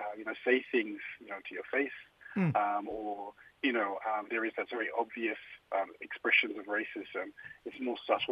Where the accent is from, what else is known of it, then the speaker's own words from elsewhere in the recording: Thursday Island, Queensland, Australia; I grew up on Waibini on Thursday Island. My people are from the Eastern Islands there, Torres Strait, Miriam, Dorib, Erubam people of the East, and Wurundjeri people there of Cape York.